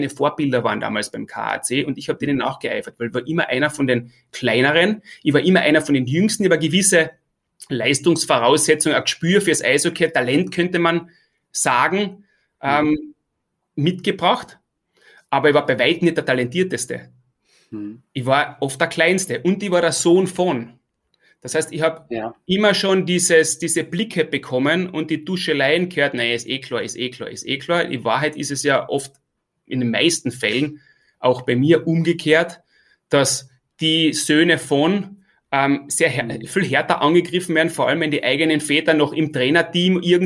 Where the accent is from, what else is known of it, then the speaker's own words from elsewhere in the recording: Austria; sich als Österreicher durchzusetzen, war für mich damals dieser Horizont